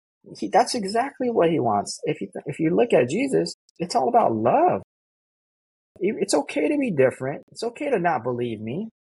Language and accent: English; San Diego, California, United States; I grew up right here. I'm born and raised in San Diego. I grew up around gangs as well.